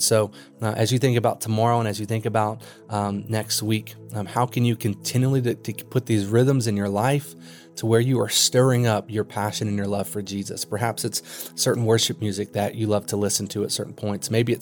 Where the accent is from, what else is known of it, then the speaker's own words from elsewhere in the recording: Kentucky, United States; I grew up in Kentucky. I grew up on 144 acres of forest in the middle of nowhere.